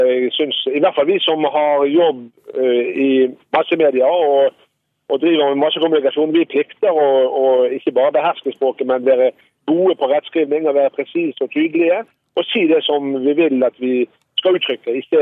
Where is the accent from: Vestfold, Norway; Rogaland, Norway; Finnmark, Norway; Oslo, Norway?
Oslo, Norway; Jeg kommer fra Oslo